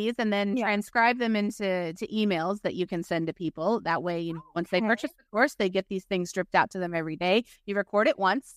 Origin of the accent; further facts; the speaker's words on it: Tampa, Florida, United States; also born or lived in Pineville; I was born in Pineville, Kentucky, raised in Tampa, Florida